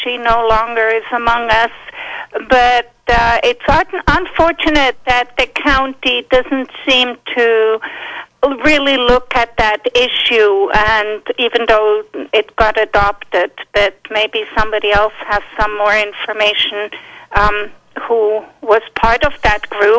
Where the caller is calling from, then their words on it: Albion, United States; I'm calling from Albion.